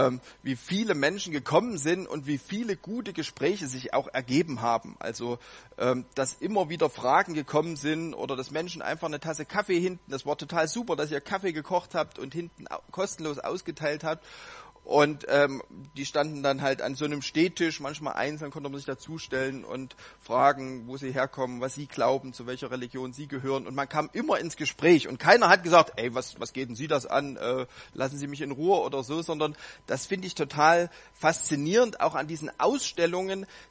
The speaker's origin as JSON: {"language": "German", "town": "Limbach-Oberfrohna", "region": "Saxony", "country": "Germany", "said": "Ich komme aus Limbach-Oberfrohna. Das liegt in der Nähe von Chemnitz."}